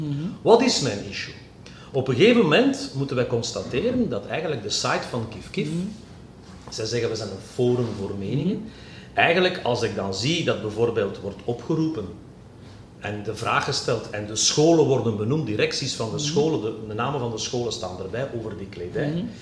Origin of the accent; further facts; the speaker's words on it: Dendermonde, Flanders, Belgium; uit Dendermonde.